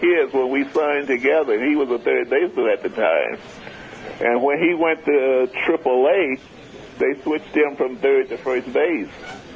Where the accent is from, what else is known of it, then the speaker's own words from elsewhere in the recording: Mobile, Alabama, United States; Growing up in Mobile, we all idolized Hank Aaron because he came up to the majors before me.